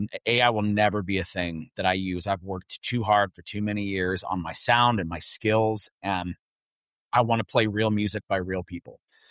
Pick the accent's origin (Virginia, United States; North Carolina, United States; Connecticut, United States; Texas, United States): Texas, United States; Well, growing up in Texas, roots rock is actually it's a really solidified genre.